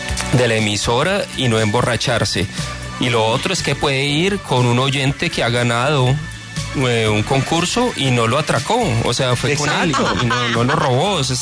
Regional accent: Colombia; Porque pues uno como colombiano, yo creo que el 40% de su vida está en pantaloneta.

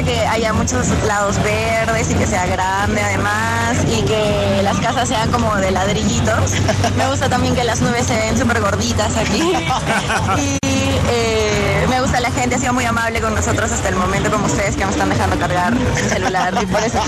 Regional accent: Arequipa, Peru; Vengo de Perú, de la ciudad de Arequipa.

